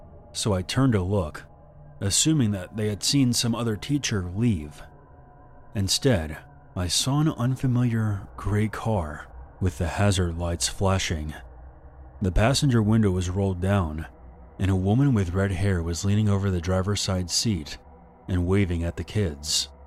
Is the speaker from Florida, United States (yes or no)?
yes; Florida, United States; I grew up in Central Florida as a child of divorce.